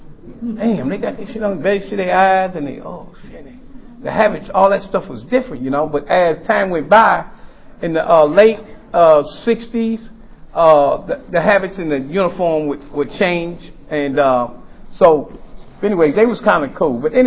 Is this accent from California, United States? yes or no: no; Detroit, Michigan, United States; And I'm born and raised in Detroit, of course.